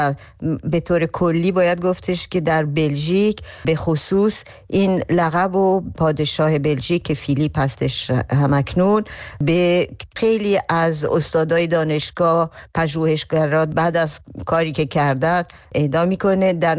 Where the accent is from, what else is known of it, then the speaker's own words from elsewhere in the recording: Iran; moved away as an adult; now in Belgium; من تمام بچگیمو در ایران گذروندم، دبستان دبیرستانم و در ایران بودم، بعد برای دانشگاه به بلژیک اومدم و بعدشم به انقلاب رسید و من در بلژیک موندم، در نتیجه بیشتر زندگیمو در بلژیک گذروندم.